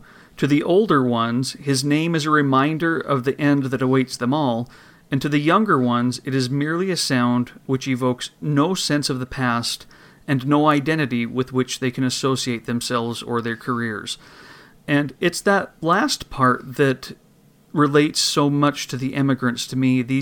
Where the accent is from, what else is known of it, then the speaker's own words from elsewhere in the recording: Idaho, United States; They settled out here in the West. I'm from Idaho.